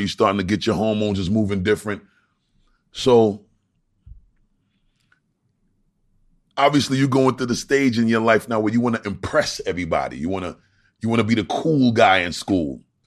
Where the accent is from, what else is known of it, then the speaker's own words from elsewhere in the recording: Brooklyn, New York, United States; And I'm saying to myself, I'm from Brooklyn.